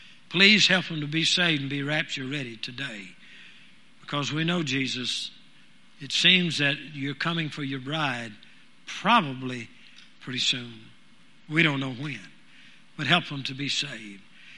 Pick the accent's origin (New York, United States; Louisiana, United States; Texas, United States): Louisiana, United States; By the way … is right from my hometown, right out of my hometown.